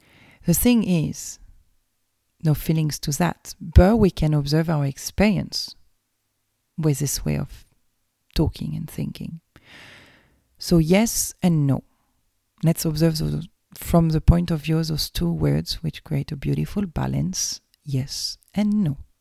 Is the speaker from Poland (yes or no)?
no; Australia; I am Aussie.